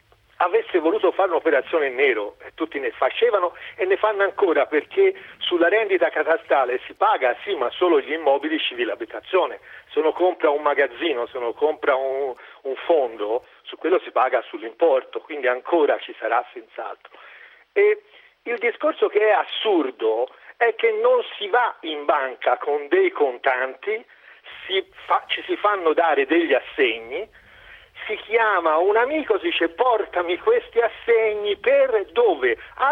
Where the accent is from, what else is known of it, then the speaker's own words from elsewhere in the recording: Florence, Tuscany, Italy; Io ho guardato un po' su internet, sono di Firenze, quindi non so, a Roma non conosco.